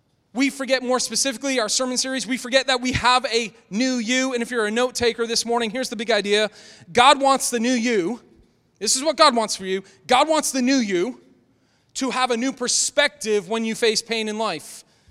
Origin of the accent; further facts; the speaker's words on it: Northeast, United States; I grew up in the Northeast. We had the White Mountains.